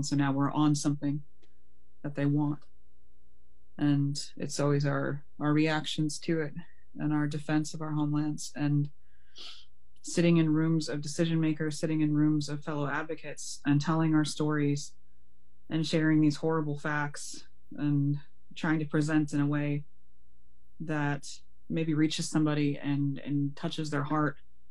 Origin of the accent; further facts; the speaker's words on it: Ontario, Canada; calling you from Anishinaabe territories. I'm an Anishinaabe person. My homeland is actually here. That's where I'm coming from today.